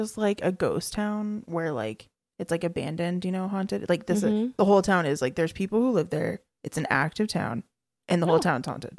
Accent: United States; We are American and we went to public school.

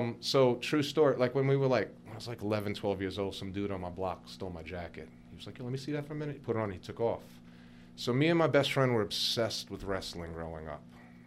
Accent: New York, United States; it was a pastime that everyone did growing up in New York.

